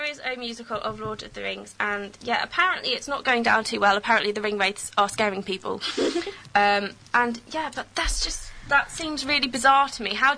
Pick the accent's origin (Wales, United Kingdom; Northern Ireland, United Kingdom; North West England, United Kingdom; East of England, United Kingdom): Wales, United Kingdom; And I love the Welsh, because I am Welsh, so I support Wales.